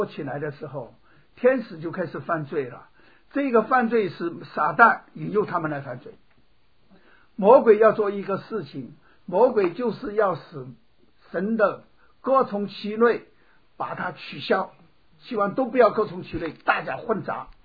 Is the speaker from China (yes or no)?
yes; China; 而且我们中国人还有姓龙的，你说怎么办呢？